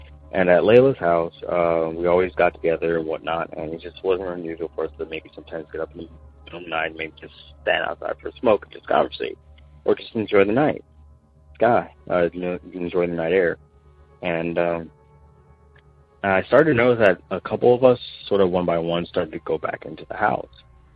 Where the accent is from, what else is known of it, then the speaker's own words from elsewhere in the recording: Canton, Ohio, United States; now in Fort Myers, United States; I'm from Fort Myers, Florida, and this story actually happens back when I was a bit younger. I'm 29 right now